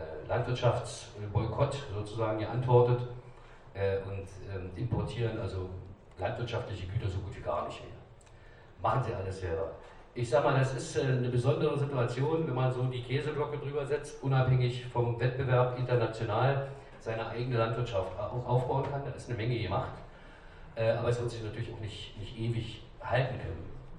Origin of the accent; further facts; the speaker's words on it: East Germany, Germany; als Ossi, der die Russen versteht, der die Sprache kennt, der die entsprechende Mentalität hat